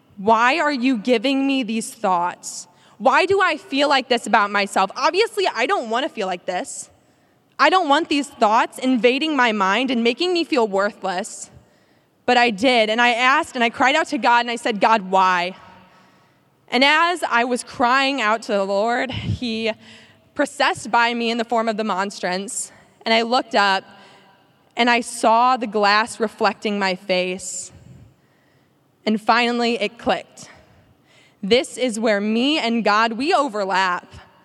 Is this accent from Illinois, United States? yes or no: yes; Belleville, Illinois, United States; I am from the small town of Belleville, Illinois. Anybody from Illinois? Awesome. So I grew up in the Catholic faith